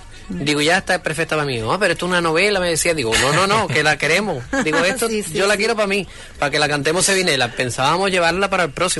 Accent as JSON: {"language": "Spanish", "town": "Huelva", "region": "Andalusia", "country": "Spain", "said": "Nosotros, aparte de querer dejar marcado en el disco de que somos de Huelva y dedicarle este tema"}